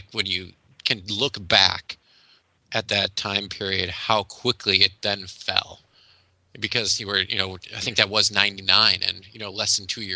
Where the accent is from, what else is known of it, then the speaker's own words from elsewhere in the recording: Chicago, Illinois, United States; I grew up in Chicago area, and then I went to school in Milwaukee.